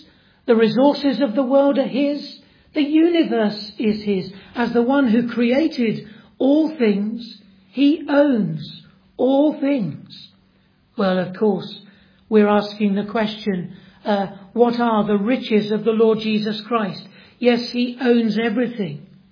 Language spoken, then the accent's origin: English; United Kingdom; I'm assuming none of us here are American citizens. Because we're British citizens, we're outside of the sphere of his authority.